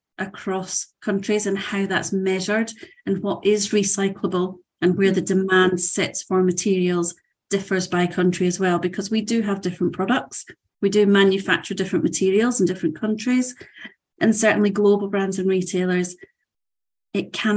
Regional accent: United Kingdom; The UK, again, as an example, our my home country

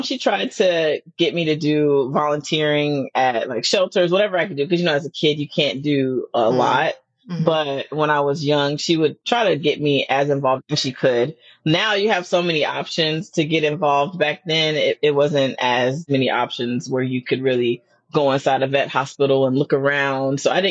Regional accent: Atlanta, Georgia, United States; also born or lived in Fort Bragg, North Carolina; Okay. Well, I am originally from Georgia. So I'm from Atlanta. That's where I was raised. I'm from a military background. So I was born an Army brat. So originally I was born in North Carolina, Fort Bragg.

